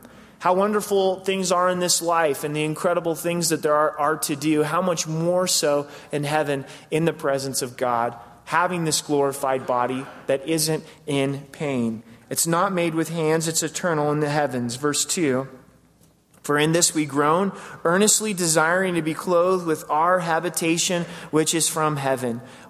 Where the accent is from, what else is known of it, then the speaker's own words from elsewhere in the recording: Oregon, United States; Growing up in Southern Oregon, we had the opportunity to go camping quite often.